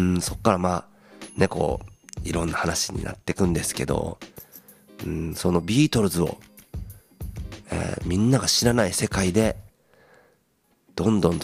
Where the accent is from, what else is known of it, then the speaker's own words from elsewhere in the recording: Toba, Mie, Japan; 僕、地元が三重県鳥羽市なんで、鳥羽の離島みたいな感覚でこう、ちょっといたんですよね